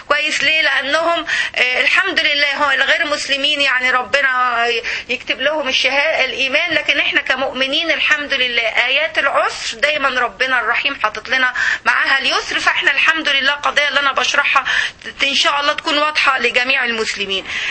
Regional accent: Egypt; يعني اللي معانا يعني بيبقوا بالألف في كلية الطب زمان يعني كان عندنا في مصر

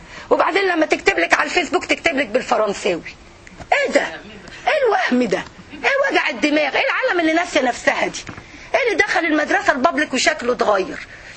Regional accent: Egypt; والألماني عندنا في مصر أعلى دلوقتي شوي

